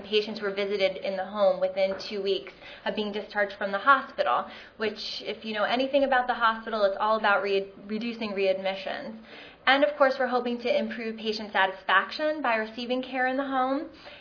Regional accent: Philadelphia, Pennsylvania, United States; So I had mentioned I'm from Philadelphia, so we're in West Philadelphia, very urban area

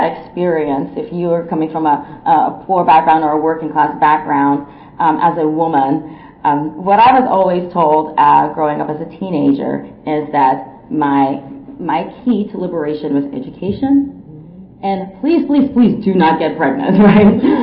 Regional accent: North Carolina, United States; my family is we're from North Carolina

